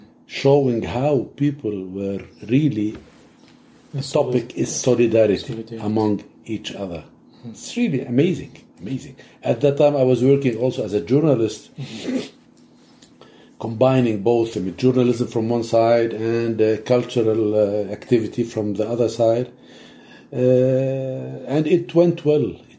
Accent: Abbasiyeh, South Governorate, Lebanon; And that's what I did with a group of friends at Abbasi, my hometown.

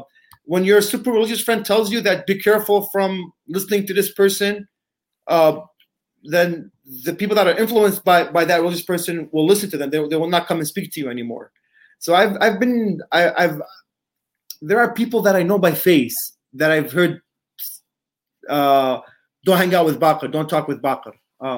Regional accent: Canada; now in Dearborn, United States; But I was born in Canada. I was raised in Canada most of my life. I was introduced as an American Muslim, but I'm a Canadian Muslim here on a green card still

